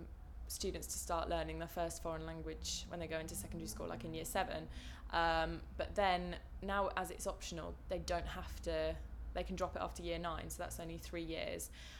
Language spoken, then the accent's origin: English; Northampton, East Midlands, United Kingdom; I'm 21 and I'm from Northampton.